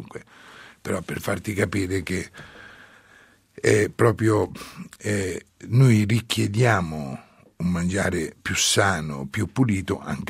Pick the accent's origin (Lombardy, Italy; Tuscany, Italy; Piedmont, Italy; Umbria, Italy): Umbria, Italy; sono toscano di origine. Dunque sono epitignano, dunque praticamente le mie origini, poi dopo è chiaro io sono nato, vissuto in Umbria, ma il mio ceppo paterno parte da lì.